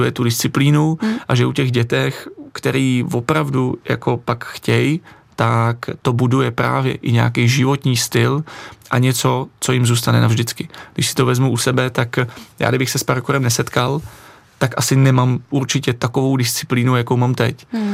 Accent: Kladno, Central Bohemian Region, Czechia; já jsem z Kladna přešel na vysokou tady na Prahu 6 na Veleslavín

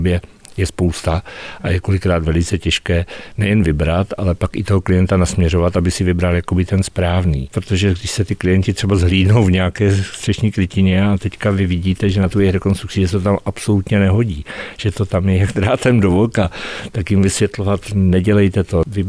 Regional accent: Pardubice, Pardubice Region, Czechia; also born or lived in Olomouc; v Olomouci, kde jsem bydlel 12 let po škole, ale jinak jsem samozřejmě Pardubák a táhlo mě to zpátky do Pardubic

